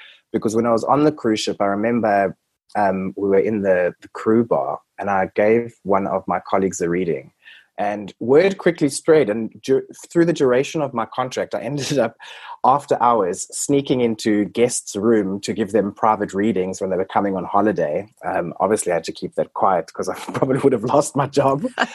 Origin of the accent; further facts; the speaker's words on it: South Africa; being on a South African passport, the visa situation is rather tricky